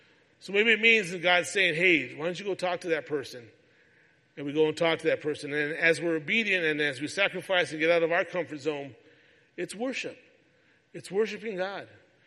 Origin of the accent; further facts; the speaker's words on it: California, United States; I'm from California. I learned how to drive in California.